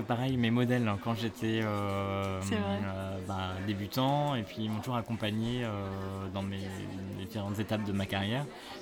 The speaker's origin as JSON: {"language": "French", "region": "Pays de la Loire", "country": "France", "tie": "born or raised there", "said": "Et moi, je suis natif des Pays de la Loire."}